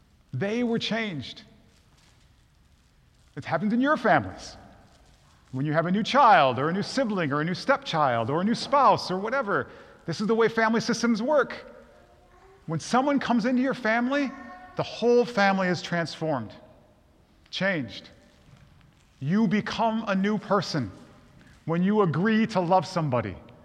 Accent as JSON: {"language": "English", "region": "Michigan", "country": "United States", "tie": "born or raised there", "said": "I grew up in Michigan when the Detroit Pistons were pretty good."}